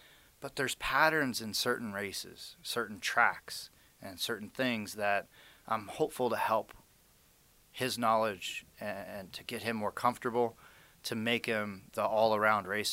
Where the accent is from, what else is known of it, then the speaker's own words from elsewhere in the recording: Las Vegas, Nevada, United States; I love going to the live games at the T-Mobile Arena and feeling the energy from my hometown people.